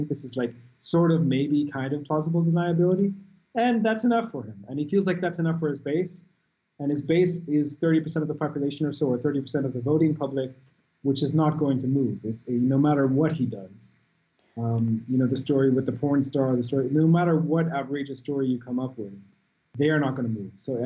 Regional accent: United States; for me as an American, as someone who grew up in the United States

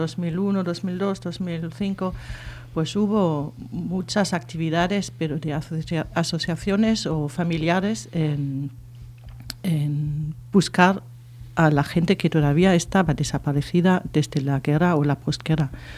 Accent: Germany; now in Spain; Y así, pues en Alemania, en nuestra juventud, pues nadie hablaba de la Legión Cóndor

